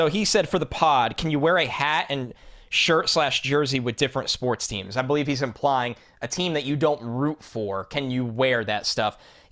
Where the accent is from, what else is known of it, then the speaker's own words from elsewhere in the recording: New York, United States; I am from New York. I am a diehard Mets fan.